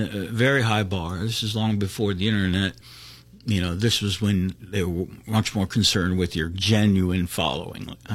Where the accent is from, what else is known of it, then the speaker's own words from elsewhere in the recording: Pittsburgh, Pennsylvania, United States; So I grew up in Squirrel Hill and in Shadyside near Walnut Street there. I grew up on a street called Pembroke Place